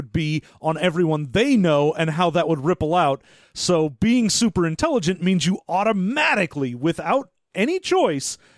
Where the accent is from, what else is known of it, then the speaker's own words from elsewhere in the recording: United States; but I'm American